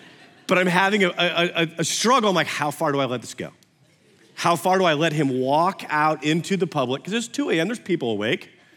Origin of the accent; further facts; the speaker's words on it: Iowa, United States; also born or lived in Oregon; I was born in Oregon, and then moved to Iowa early, like 6 months old